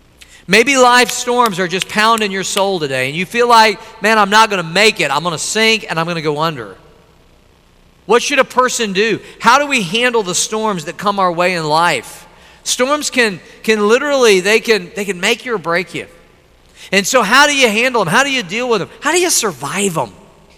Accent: Midwest, United States; I'm from the Midwest, lots of tornadoes, scary weather there, scary storms.

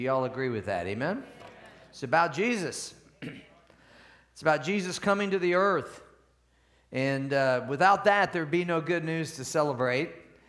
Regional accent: Missouri, United States; I was raised in Missouri, and I know about those tornadoes

